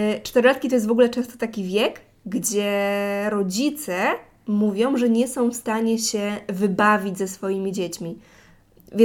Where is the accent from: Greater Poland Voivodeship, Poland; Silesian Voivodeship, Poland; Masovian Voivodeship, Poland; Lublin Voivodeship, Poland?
Silesian Voivodeship, Poland; U nas na Śląsku tak się mówi.